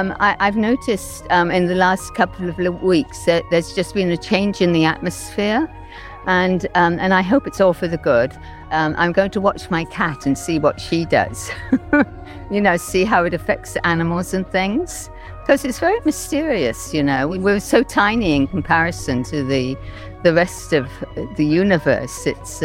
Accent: Los Angeles, California, United States; I'm originally from Los Angeles.

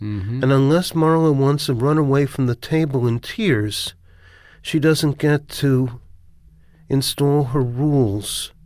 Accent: Queens, New York, United States; Now, bear in mind, I come from Bayside, Queens.

